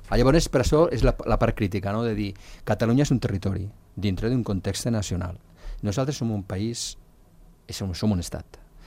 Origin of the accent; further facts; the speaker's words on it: Andorra; però nosaltres som andorrans.